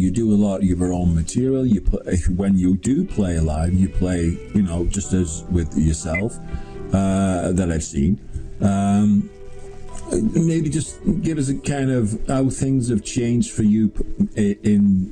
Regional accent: Wigan, North West England, United Kingdom; moved away; I'm originally from the Wigan area.

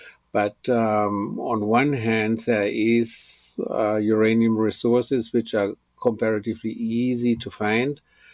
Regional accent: Germany; I come from Germany

